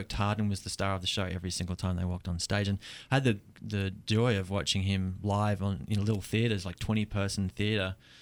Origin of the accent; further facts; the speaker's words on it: Perth, Western Australia, Australia; I grew up in Perth, Western Australia.